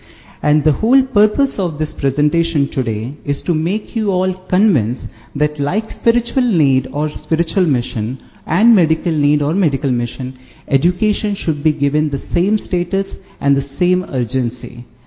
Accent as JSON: {"language": "English", "country": "India", "said": "I am from India. In India, Christians are minorities. We are only 3%."}